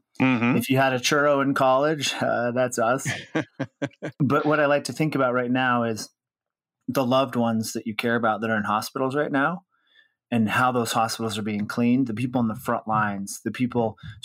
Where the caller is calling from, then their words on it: Salt Lake City, Utah, United States; Well, I'm home sequestered in Salt Lake City, Utah, which is where I live most of the time when I'm not traveling